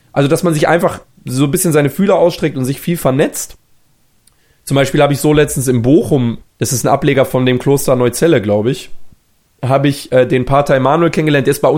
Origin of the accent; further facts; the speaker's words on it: Bosnia & Herzegovina; dort, wo ich herkomme, im Süden Bosniens